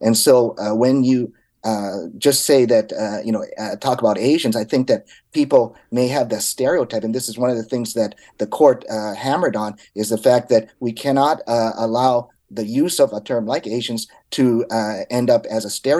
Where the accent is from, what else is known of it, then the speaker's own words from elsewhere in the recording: United States; You know, I'm Japanese American.